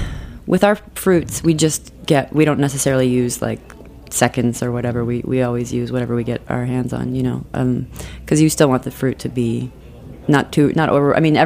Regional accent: South Dakota, United States; We grew up in South Dakota.

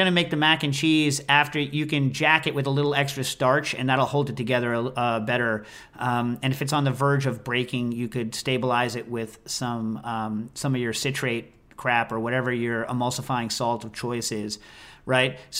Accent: United States; I'm an American.

